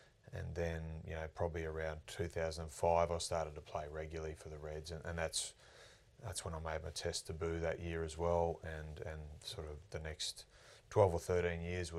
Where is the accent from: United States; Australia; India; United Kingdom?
Australia; Rockhampton, Queensland; It was not about 96 and I came down from Rocky with my dad to go and watch the Wallabies play the All Blacks at the old Lang Park.